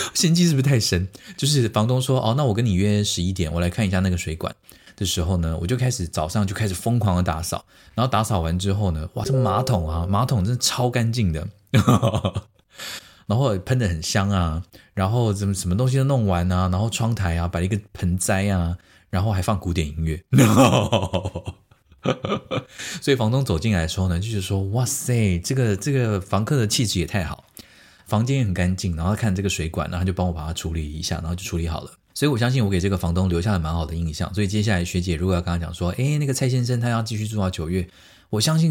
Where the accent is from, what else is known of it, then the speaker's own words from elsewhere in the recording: Taiwan; 我说我是从台湾来的，